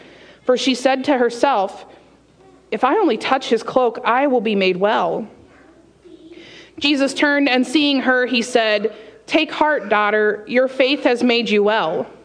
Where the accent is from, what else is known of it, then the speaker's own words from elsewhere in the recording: Indiana, Pennsylvania, United States; is a member at the church that I grew up at in Indiana, Pennsylvania, Zion Lutheran Church.